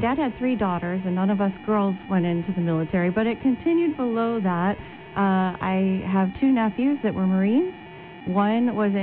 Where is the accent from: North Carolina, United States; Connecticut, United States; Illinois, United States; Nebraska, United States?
Illinois, United States; Mendota; now in Yuma, United States; Mendota, Illinois is where I grew up, in Compton, Illinois, which is really funny because everybody hears Compton out here and thinks California.